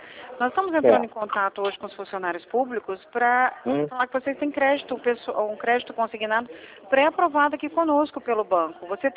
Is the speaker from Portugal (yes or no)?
no; Espírito Santo, Brazil; Eu sou do Espírito Santo, na verdade, sou capixaba. E meu marido é daqui e tal.